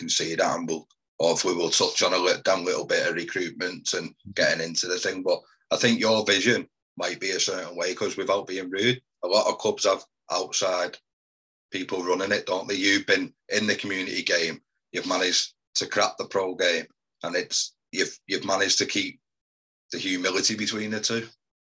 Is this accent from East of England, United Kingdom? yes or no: no; Swinton, North West England, United Kingdom; from Swinton, south of Greater Manchester. We're both proud of where we're from.